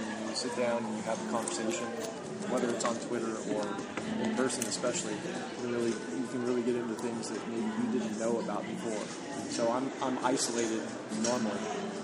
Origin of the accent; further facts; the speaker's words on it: San Diego, California, United States; I'm from San Diego, California